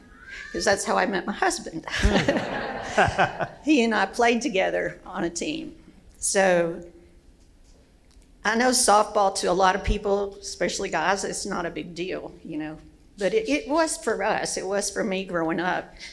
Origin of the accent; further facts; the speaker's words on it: Kentucky, United States; I was born in a small town in Western Kentucky. I was the fourth child of five on a 500-acre family farm in the middle of nowhere, Kentucky.